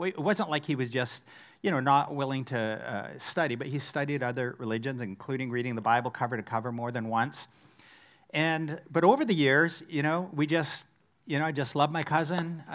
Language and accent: English; British Columbia, Canada; Now, I'm from British Columbia